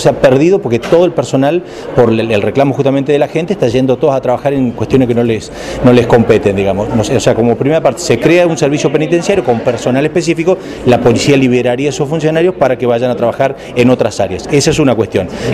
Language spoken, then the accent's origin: Spanish; Esquel, Chubut, Argentina; por más que yo soy de Esquel